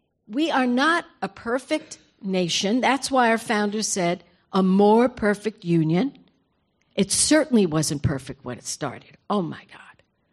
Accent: New York, United States; I come from New York. They're tough there.

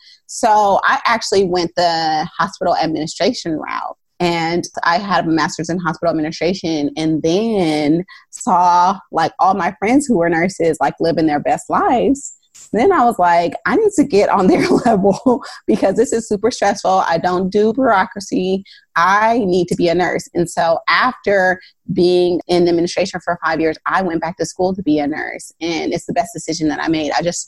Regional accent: Oakland, California, United States; I am a labor and delivery nurse of almost 10 years in the San Francisco Bay Area. I'm originally from Oakland.

